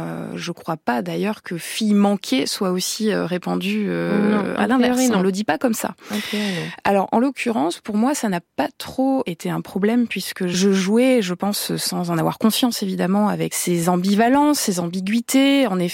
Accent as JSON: {"language": "French", "region": "Auvergne-Rhône-Alpes", "country": "France", "tie": "born or raised there", "said": "c'est peut-être aussi parce que j'ai grandi dans la Drôme"}